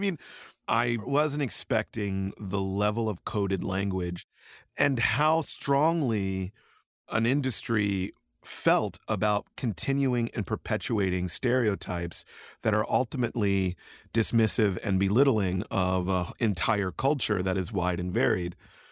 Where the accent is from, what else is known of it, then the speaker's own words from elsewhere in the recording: Philadelphia, Pennsylvania, United States; Which is ironic because I was born in West Philadelphia. Frankly, I'm from the streets, right?